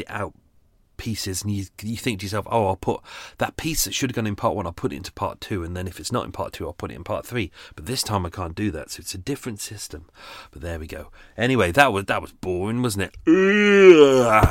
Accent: London, United Kingdom; ….

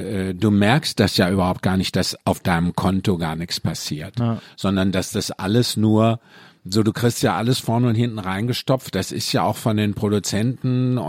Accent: Mülheim an der Ruhr, North Rhine-Westphalia, Germany; komme ja bin aus dem Ruhrpott, also aus Mülheim Ruhr

